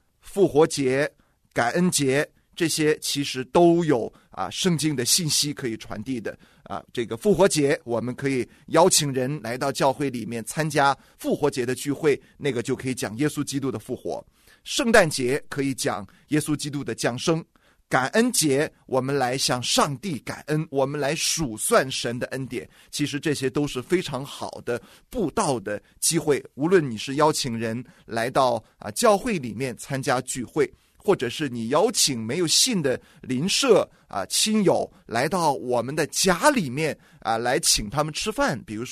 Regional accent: China

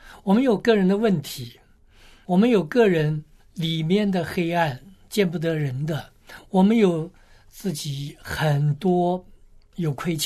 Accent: China

